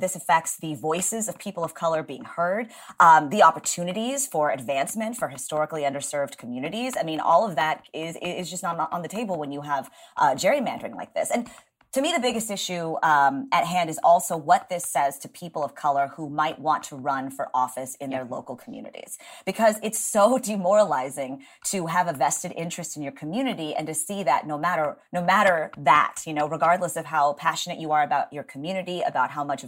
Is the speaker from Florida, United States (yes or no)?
no; Texas, United States; Well, I'll tell you that I am disappointed in my home state